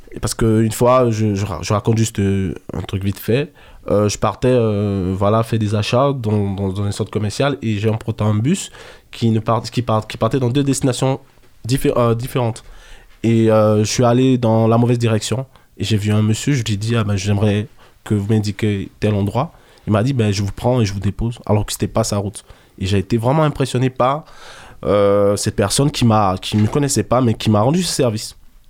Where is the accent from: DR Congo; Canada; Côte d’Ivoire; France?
Côte d’Ivoire; moved away as an adult; Et là, j'ai vécu toute mon enfance. Et jusqu'à ce que je parte mes études au Maroc, j'ai passé toute mon enfance en Côte d'Ivoire.